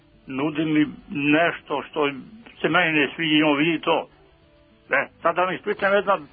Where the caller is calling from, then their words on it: Mihajlovac, Šumadija and Western Serbia, Serbia; Ja sam iz Mihajlovca, selo jedno kod Smedreva, možda ste čuli za to.